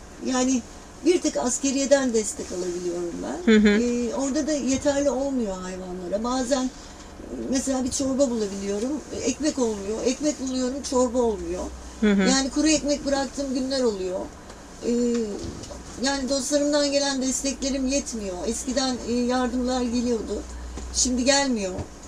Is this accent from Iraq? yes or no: no; Şile, Istanbul, Turkey; Şileliyim. Şile'de yaşıyorum.